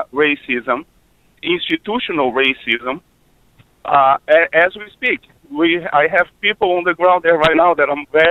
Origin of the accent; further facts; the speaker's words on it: Brazil; now in United States; My pronouns are she and her. I'm originally from Brazil